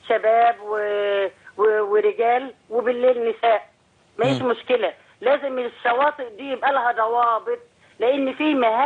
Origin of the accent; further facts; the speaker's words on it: Damietta, Damietta Governorate, Egypt; وانا من دمياط واتوسط بين ثلاث مصايف